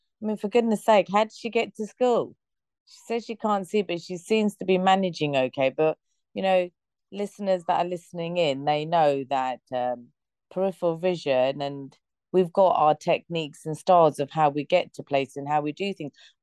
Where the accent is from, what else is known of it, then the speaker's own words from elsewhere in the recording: United Kingdom; I'm originally a British Bangladeshi. I was born here, but my family, mum, dad are from Bangladesh.